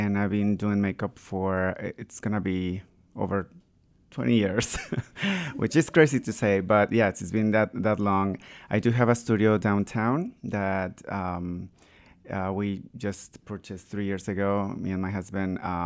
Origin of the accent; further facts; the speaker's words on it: Mexico; English is a second language; moved away as an adult; now in United States; I'm from Mexico, and I moved to the States in 2003. And so I feel like I've been in the States more than in Mexico